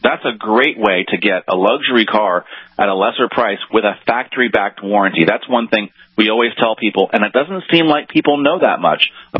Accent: California, United States; When I was a kid, we used to call them earthquake kits because I grew up in California.

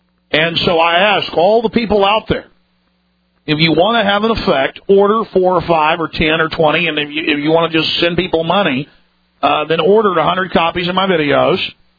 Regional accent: Dallas, Texas, United States; You know, I grew up in Dallas, Texas, around a lot of the big, fancy preachers.

